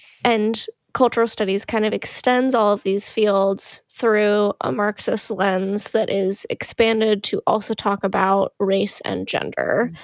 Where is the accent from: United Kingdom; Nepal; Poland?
United Kingdom; accent: British; I know that people really wanted to hear more of my phenomenal British